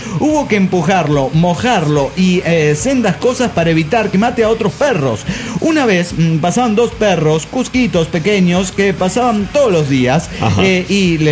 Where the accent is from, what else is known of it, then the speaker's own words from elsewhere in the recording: Chihuahua, Mexico; soy de Chihuahua, México.